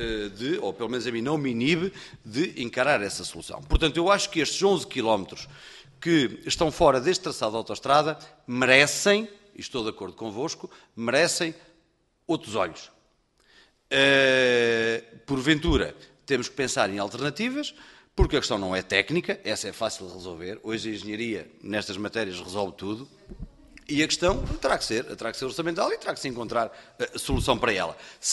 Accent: Penacova, Centro, Portugal; porque sou de lá, sou de Penacova, não é?

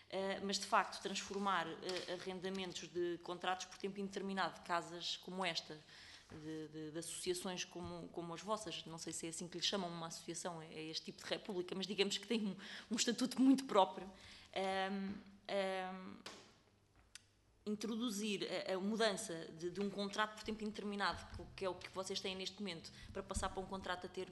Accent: Centro, Portugal; faço na qualidade de nascida e criada no Distrito da Guarda

